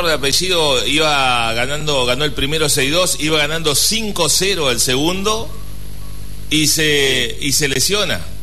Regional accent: Uruguay; como uruguayo, vos también, que quedamos afuera

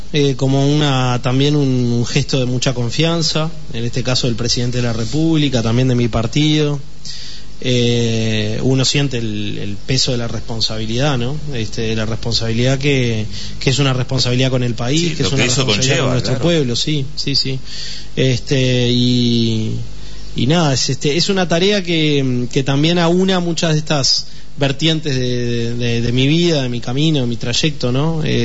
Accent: Montevideo, Uruguay; mi propio barrio, yo soy del Mercado Modelo en Montevideo, una zona que también en la crisis del 2002 fue golpeada.

